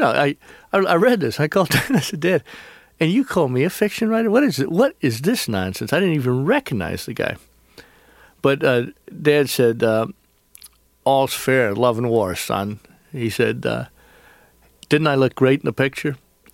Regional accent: the South, United States

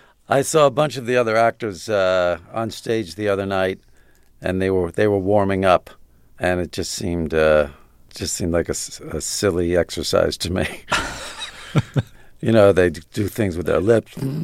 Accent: New York City, New York, United States; I grew up in Brooklyn in in Sheepshead Bay. I lived right under the Belt Parkway.

